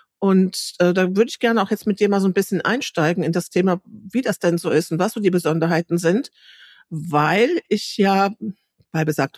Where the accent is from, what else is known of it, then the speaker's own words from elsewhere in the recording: Lower Saxony, Germany; in meiner Heimat, im Landkreis Leer, wo die Friesland-Krimis gedroht werden.